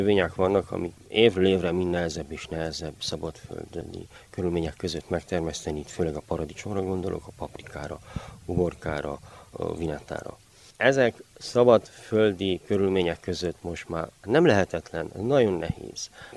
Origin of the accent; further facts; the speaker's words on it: Székelybós, Mureș County, Romania; 42 éves vagyok, székelybolsi kertész.